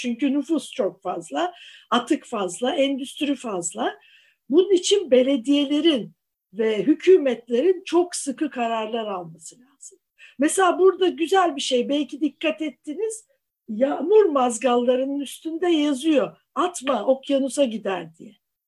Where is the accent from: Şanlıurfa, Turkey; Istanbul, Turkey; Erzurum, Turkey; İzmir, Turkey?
Istanbul, Turkey; İdeal Tepe, o Cadde Bostan, siz hepsini ben bilirim, orada büyüdüm.